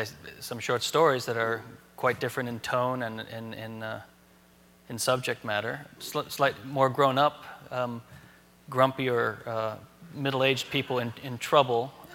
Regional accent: Detroit, Michigan, United States; I grew up in Detroit, and I always wanted to write a book about it

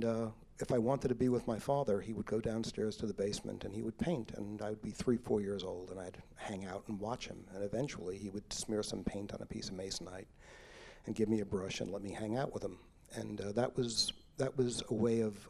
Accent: Bensonhurst, New York, United States; I grew up in Bensonhurst, which was the home of a lot of gangs and a lot of … type doo-wop groups.

